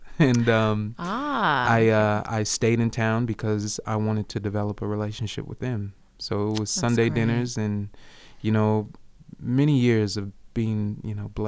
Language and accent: English; Detroit, Michigan, United States; born there; I was born in Detroit, Michigan, African-American male.